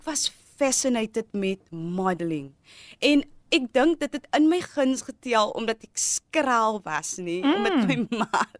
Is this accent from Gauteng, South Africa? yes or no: no; Strand, Western Cape, South Africa; Strand sekondêre skool gewees waar ek hoërskool gegaan het. En ek is gebore in die Strand. Ek het groot geraak in die Strand. En ja, daai is my huis.